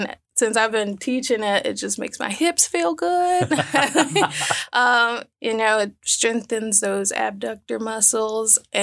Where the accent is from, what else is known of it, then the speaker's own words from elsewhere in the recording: Mississippi, United States; And I'm from Mississippi, so a lot of that carried over.